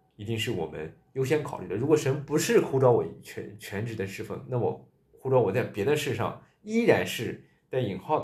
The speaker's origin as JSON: {"language": "Chinese", "country": "China", "said": "那这就是我们中国人的想法"}